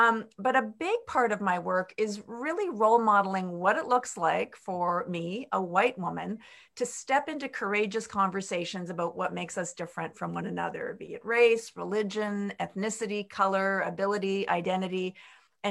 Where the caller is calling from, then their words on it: Canada; I'm calling in from Canada.